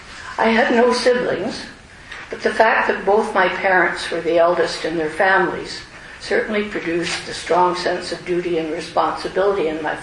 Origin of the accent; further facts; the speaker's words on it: Windsor, Ontario, Canada; I grew up in Windsor, Ontario, more than a stone's throw from the American border, but probably not more than 2 or 3 football fields away. From the foot of my street, you could see Americans moving around on Belle Isle, the Detroit Park.